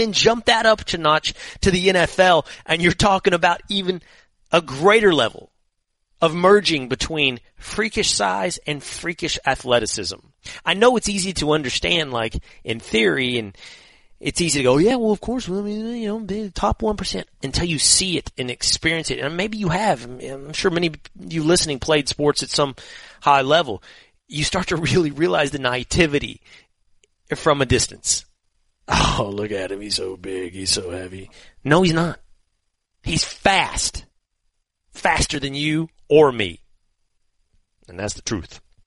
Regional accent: Texas, United States; When I was 18 years old, I was a swimmer growing up in Texas

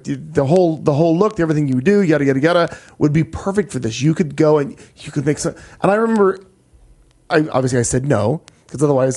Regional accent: Midwest, United States; I come from the Midwest, and I used to run around with a group of people.

